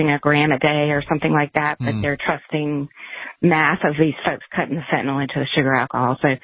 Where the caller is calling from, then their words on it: South Carolina, United States; South Carolina.